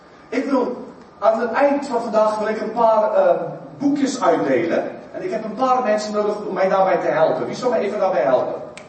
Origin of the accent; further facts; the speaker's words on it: South Africa; Dutch is a second language; now in Netherlands; en die man hoorde mijn rare accent, die zei, waar kom je vandaan? Ik zeg, Zuid-Afrika